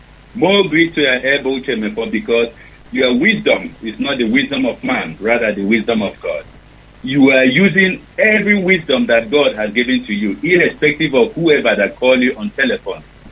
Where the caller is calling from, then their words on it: Manchester, North West England, United Kingdom; I'm calling from Manchester.